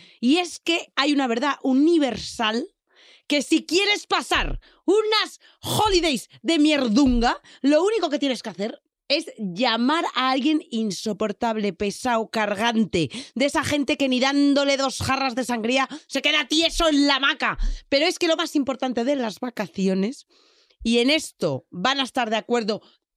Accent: Spain; Eso los españoles no solemos hacerlo, yo creo.

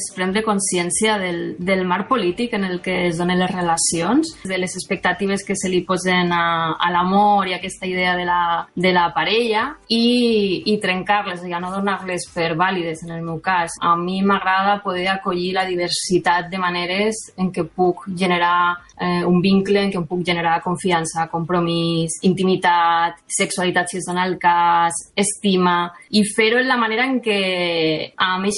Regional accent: Alicante, Valencian Community, Spain; now in Barcelona, Spain; Jo soc d'Alacant, però fa molts anys que visc a Barcelona, llavors veig molt poc a la meva família.

